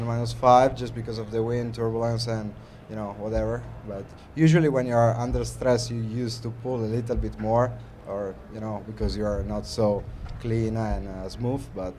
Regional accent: Northeast Italy, Italy; English is a second language; I come from Northeast Italy, near Venice. It's a little town where I grew up, and I still live, but I'm all around the world.

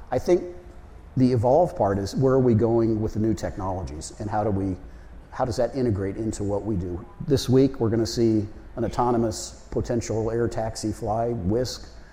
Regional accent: California, United States; I was from Southern California. Don't hold that against me. I'm now a Midwesterner.

